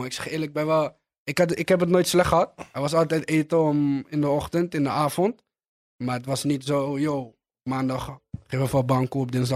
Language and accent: Dutch; Netherlands; Ik ben gewoon Nederlander